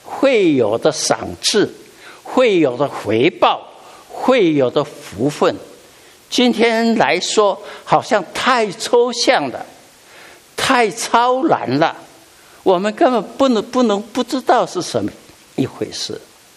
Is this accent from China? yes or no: no; Taiwan; 我是在台湾长大，那在台湾当时有一个规定，就是每一个人都要服兵役。